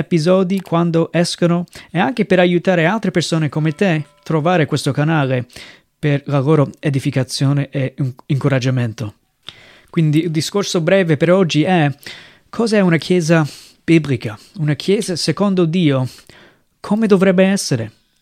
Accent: United States; now in Italy; vengo dagli Stati Uniti e sono missionario qui in Italia dal 2007.

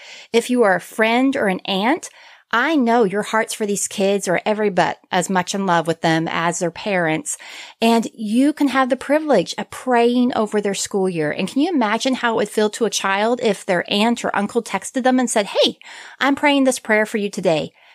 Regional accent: Pennsylvania, United States; So as I grew up in Pennsylvania, I would set up a schoolroom every single summer for my brother and sister.

